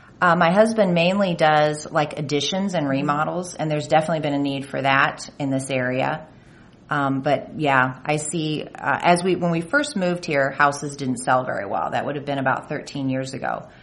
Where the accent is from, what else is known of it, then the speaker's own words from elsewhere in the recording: Ames, Iowa, United States; I grew up in Ames. I love Ames.